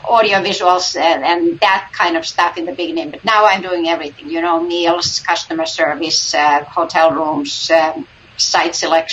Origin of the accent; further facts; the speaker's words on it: Finland; English is a second language; I'm from Finland myself, so I'm an immigrant in this country.